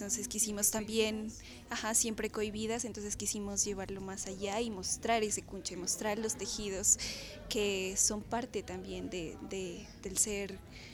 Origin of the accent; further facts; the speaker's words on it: Pasto, Nariño, Colombia; pero también de las costumbres, de cómo hablamos, de nuestro acento. Entonces, contar también a través de esas canciones un poquito de lo que somos las y los pastusos.